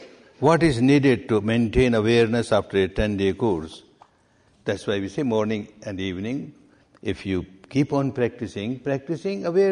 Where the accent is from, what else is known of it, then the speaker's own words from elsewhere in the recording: Myanmar; I was born and brought up in Burma.